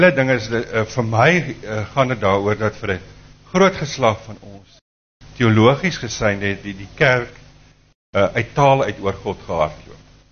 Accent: Paarl, Western Cape, South Africa; ek is hier van die Perl af.

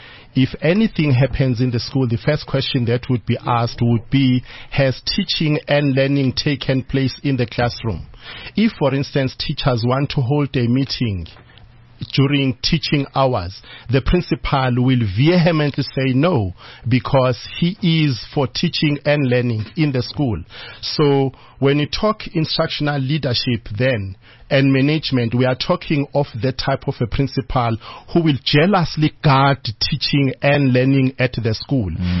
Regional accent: KwaZulu-Natal, South Africa; because originally I come from KwaZulu-Natal.

